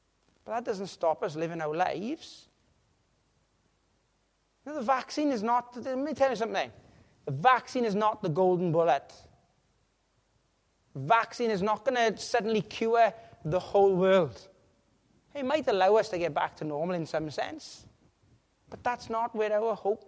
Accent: Wales, United Kingdom; We're Welsh. That's what Welsh people do.

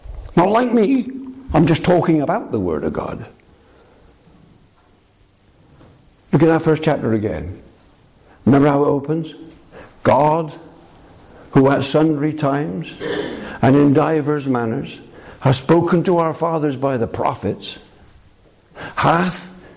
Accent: Bristol, South West England, United Kingdom; my forefathers, I come from Bristol in the west of England. My forefathers, way back of course, members of the Broadmead Baptist Church.

